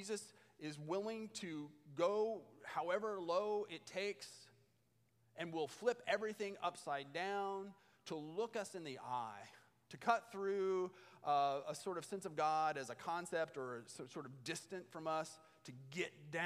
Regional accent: Indiana, United States; I grew up barefoot in Indiana

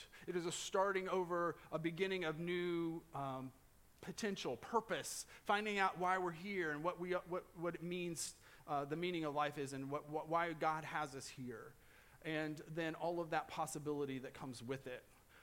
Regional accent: Indiana, United States; also born or lived in Owensboro, Kentucky; I was born in Davis County, Kentucky, in Owensboro. And then 2 or 3 days later, my parents took me back across the river to the promised land, and that's where they raised me, in Indiana.

